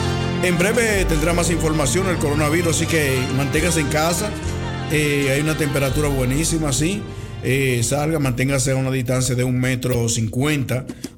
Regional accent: Dominican Republic; tanto en mi país, República Dominicana

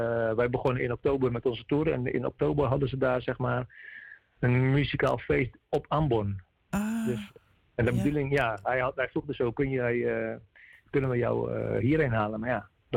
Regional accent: Alphen aan den Rijn, South Holland, Netherlands; ik kom natuurlijk uit Alphen aan de Rijn.

